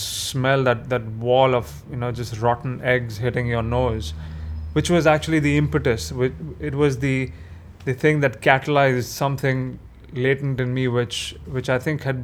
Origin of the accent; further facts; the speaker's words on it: Mumbai, Maharashtra, India; Yes, I grew up in Bombay and went to a couple of ICSE schools around in Bandra and in Juhu. And then I got admitted into Jai Hind College.